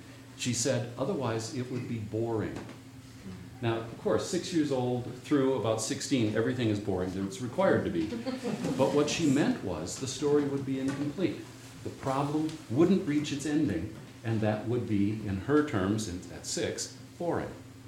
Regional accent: Lake Benton, Minnesota, United States; So, when I was a kid in my hometown, which when I was a little kid I lived in Lake Benton, Minnesota, and we got 2.5 channels on the television

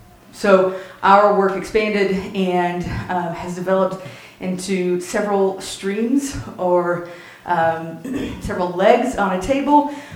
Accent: Birmingham, Alabama, United States; So I come from the South, and I come from Birmingham, Alabama, and I'm surrounded by storytellers.

